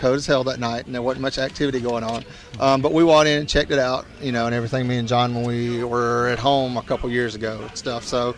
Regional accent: Augusta, Georgia, United States; also born or lived in Edgefield, South Carolina; Well, I'm from Edgefield, South Carolina, which is a suburb of Augusta, Georgia. So

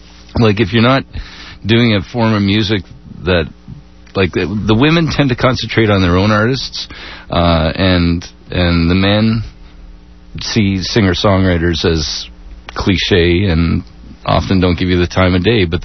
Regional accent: Canada; As a Canadian artist coming down to the States

